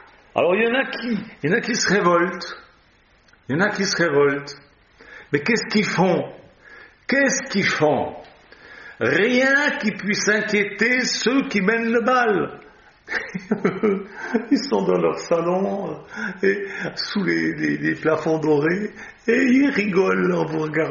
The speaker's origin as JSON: {"language": "French", "country": "Switzerland", "said": "Je dis votre président parce que je suis suisse."}